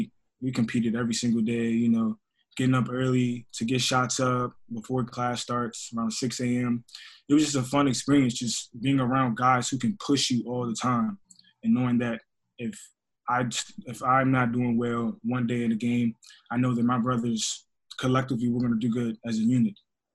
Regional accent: Maryland, United States; just to be able to say that I'm playing for my home state is big for me too.

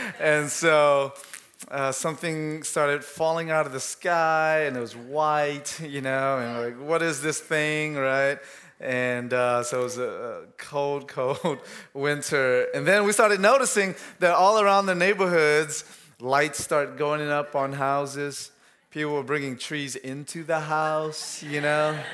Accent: Antioch, Tennessee, United States; also born or lived in Laos; I came from Southeast Asia. I was born in Laos, but our family came over to the U.S. when I was four and grew up. We went to East Nashville, but then I spent most of my childhood, my teenage years in Antioch

